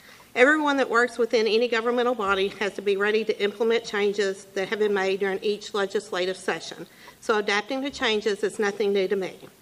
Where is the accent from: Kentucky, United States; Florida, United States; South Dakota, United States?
Kentucky, United States; Fredonia; I am a Republican. I was raised in the Walnut Grove community of Fredonia by my conservative parents